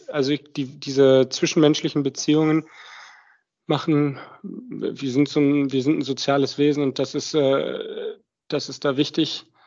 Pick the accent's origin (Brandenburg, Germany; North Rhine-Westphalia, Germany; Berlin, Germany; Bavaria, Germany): North Rhine-Westphalia, Germany; Düsseldorf; Düsseldorf, das ist ja meine Heimat.